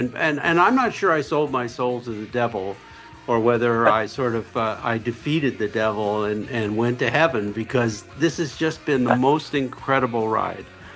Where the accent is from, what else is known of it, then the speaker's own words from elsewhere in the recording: Toronto, Ontario, Canada; I grew up in Toronto, and I'm, speaking of thankful, I mean, I'm thankful to have been born in that place at that time and into my family